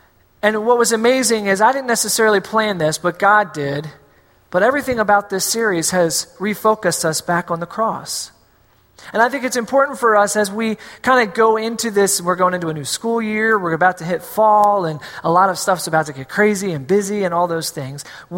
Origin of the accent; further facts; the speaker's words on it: Scotland, United Kingdom; Being Scottish myself, this is more of a history movie than anything else.